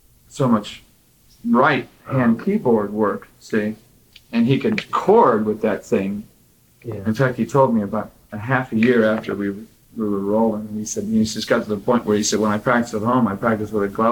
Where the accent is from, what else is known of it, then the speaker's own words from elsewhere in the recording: San Jose, California, United States; they sent us up to San Jose, my hometown, to play.